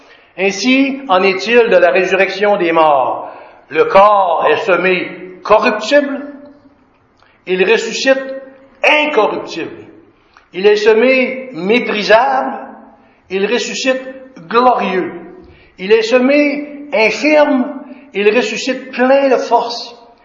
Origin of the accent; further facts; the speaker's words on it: Lac-Mégantic, Quebec, Canada; Moi, quand j'étais jeune à Mégantic, des ruisseaux, on en voyait